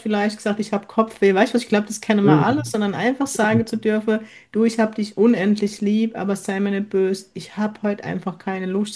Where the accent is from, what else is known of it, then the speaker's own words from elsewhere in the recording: Kurpfalz, Germany; Blöd zu werden, sagt man bei uns in der Kurpfalz.